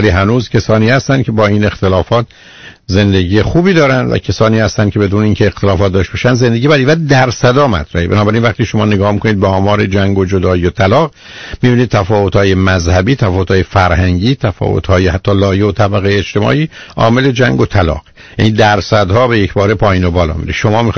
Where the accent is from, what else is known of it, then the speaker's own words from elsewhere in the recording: Iran; من به عنوان یه ایرانی یه مجموعه ای از باورها و اعتقادات و نگاه و نظر و انتظار و عمل دارم که ژاپنی یا یه امریکایی نداره